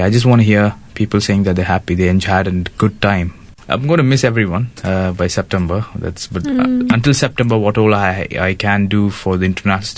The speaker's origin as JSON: {"language": "English", "country": "India", "lives_now": "Bahrain", "said": "I'm from India, but I'm settled in Bahrain. I did my schooling in Bahrain."}